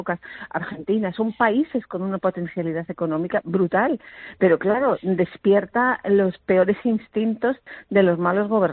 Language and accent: Spanish; Canary Islands, Spain; que a mí, como canaria, ni me va ni me viene